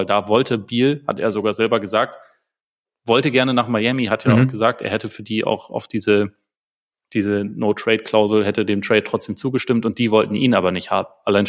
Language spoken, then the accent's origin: German; Bavaria, Germany; Ich bin hier im Umland aufgewachsen.